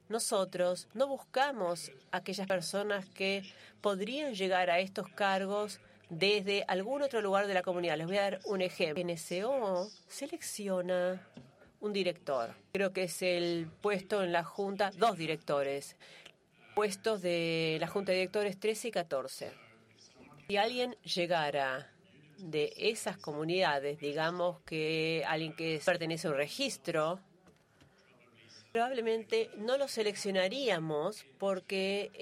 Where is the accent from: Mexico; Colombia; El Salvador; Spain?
Mexico; de México.